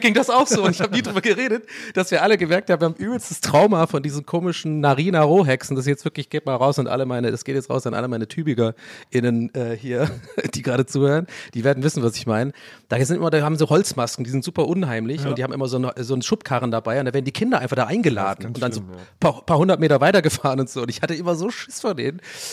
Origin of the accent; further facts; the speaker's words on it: Tübingen, Baden-Württemberg, Germany; Also, aber ich hatte bei uns in Tübingen und so oder auf den Dörfern ist es halt auch eher so ein bisschen.